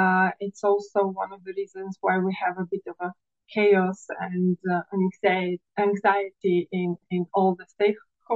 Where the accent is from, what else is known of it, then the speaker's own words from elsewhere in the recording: Jesenice, Upper Carniola, Slovenia; English is a second language; I grew up in Jesenice, which is a heavy industry town in Slovenia.